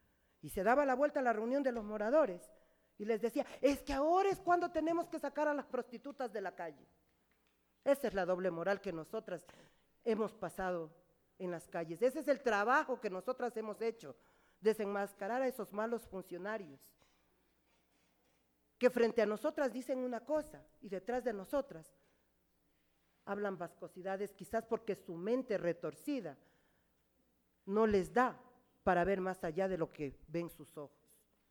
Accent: Ecuador; También somos ciudadanas ecuatorianas y estamos sujetas a un trabajo.

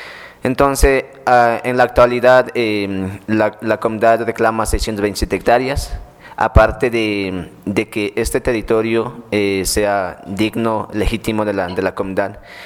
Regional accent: Napo, Ecuador; la comunidad se encuentra ubicada en la provincia de Napo

